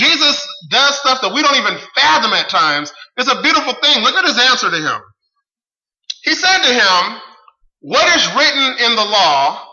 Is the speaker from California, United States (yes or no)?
yes; California, United States; So growing up in California, I used to be a fighter.